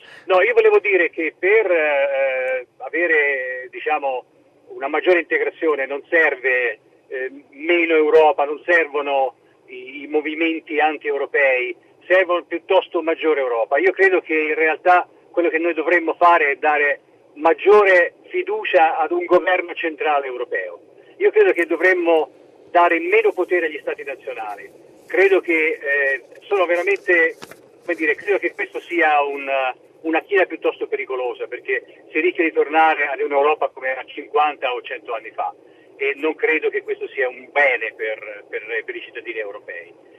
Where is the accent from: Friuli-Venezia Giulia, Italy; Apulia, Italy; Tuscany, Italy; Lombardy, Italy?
Lombardy, Italy; Milan; vengo da Milano.